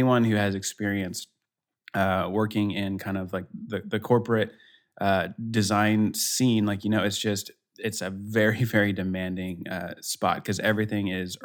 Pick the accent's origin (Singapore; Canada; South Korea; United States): United States; Denver, Colorado; now in Kansas City, United States; So I'm in Kansas City originally. I'm from Denver, so I'm kind of a Colorado guy at heart.